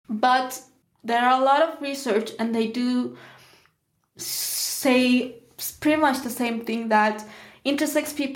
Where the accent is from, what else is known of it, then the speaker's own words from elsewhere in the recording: Turkey; first language Turkish; English is a second language; I found the first intersex blog in Turkish, which is like my main language, my mother tongue